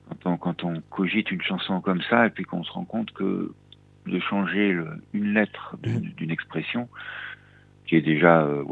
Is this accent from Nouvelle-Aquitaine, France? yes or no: no; Auvergne-Rhône-Alpes, France; Moi, je suis de l'Isère et de la plaine. Je suis même pas un vrai montagnard.